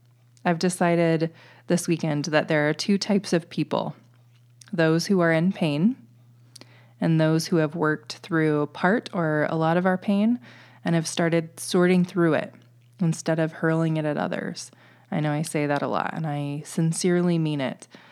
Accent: Nebraska, United States; because I'm from the Midwest, you know, so I have a little bit of that Nebraska in me.

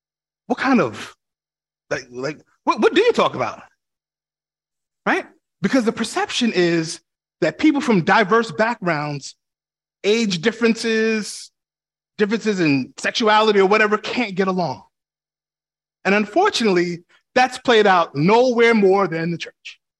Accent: New York, United States; Listen, you know me. I'm from New York. I'm a straight talker.

